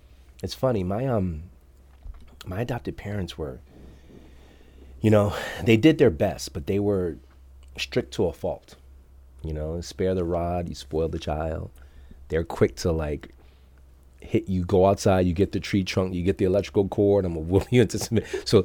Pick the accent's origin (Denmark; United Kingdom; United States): United States; Stamford, Connecticut; born there; I was born in Stamford, Connecticut.